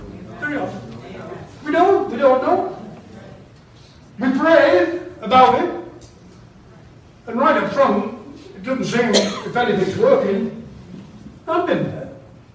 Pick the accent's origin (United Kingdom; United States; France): United Kingdom; England; Well, I'm from England.